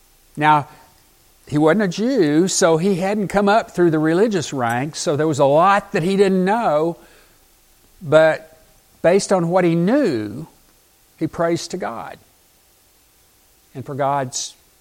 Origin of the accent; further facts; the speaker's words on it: the South, United States; I grew up in the South and people used to eat buffalo, which is a kind of fish.